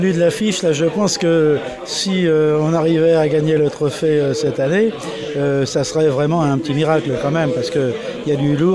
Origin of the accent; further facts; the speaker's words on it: Brittany, France; Moi, je suis natif de Locmaria-Cœur et puis breton de par ma naissance, mais surtout breton de cœur. Je suis très attaché non seulement à mon pays, à Locmaria-Cœur, et puis très attaché à la Bretagne.